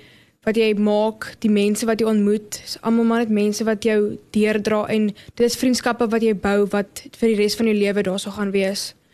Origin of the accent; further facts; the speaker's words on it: Bloemfontein, Free State, South Africa; ek kom van die Vrystaat af, Bloemfontein.